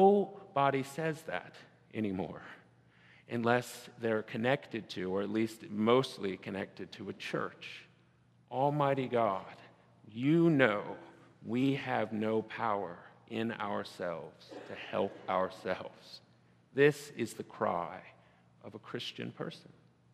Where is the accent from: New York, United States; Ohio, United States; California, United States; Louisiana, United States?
Louisiana, United States; Baton Rouge; I grew up in Baton Rouge, as we said, as you know, and people gave up all sorts of things after Mardi Gras.